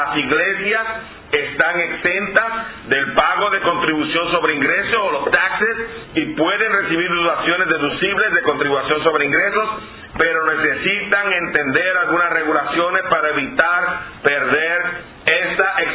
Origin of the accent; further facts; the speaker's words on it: Puerto Rico; En mi país es ley, en Puerto Rico es ley.